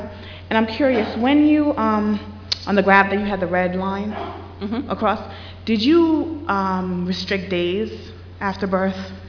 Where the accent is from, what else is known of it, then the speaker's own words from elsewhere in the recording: New York City, New York, United States; I'm actually from New York City, and I'm part of the group that's working on these issues in the city.